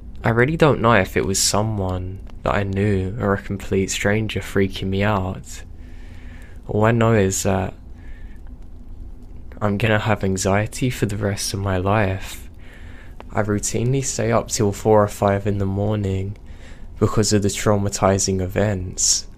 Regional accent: Ohio, United States; We are from the Midwest and planned our trip to take a big circle from Ohio to LA, up to Portland, and then back home.

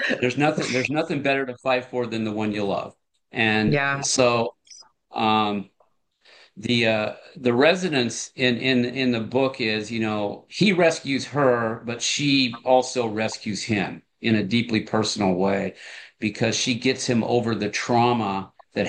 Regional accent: Sheridan, Wyoming, United States; I grew up in Sheridan in the 60s and the 70s

